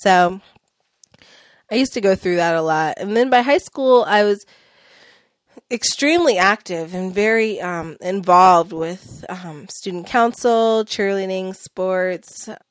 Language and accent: English; Willits, California, United States; also born or lived in Bay Area; And I grew up in the Bay Area until I was 9 years old. Then I moved up north to Willits, where I attended Bechtel Grove Middle School in the fourth grade